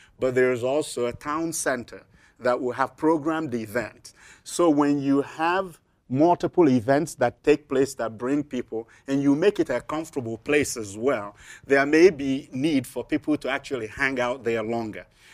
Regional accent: New York, United States; I came from New York, and I just, you know, liked, you know, coming, popping out of Grand Central Station and having all these people.

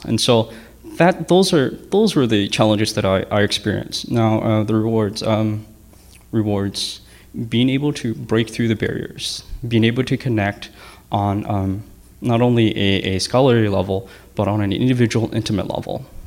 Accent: United States; I grew up here in the States. I grew up going to school with non-Hmong students and speaking English most of my life. I'm more comfortable speaking English than Hmong.

